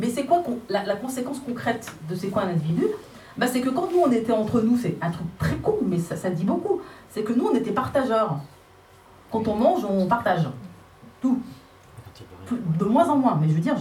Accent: France; Et là où on a grandi en France, moi j'ai grandi en France

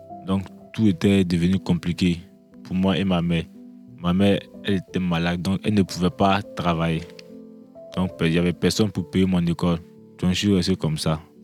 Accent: Bouaké, Vallée du Bandama, Côte d’Ivoire; Je viens de la Côte d'Ivoire, précisément de la ville de Boaké. La langue officielle de la Côte d'Ivoire, c'est le français. Et nous avons d'autres langues maternelles, comme le djoula, le bété, etc.

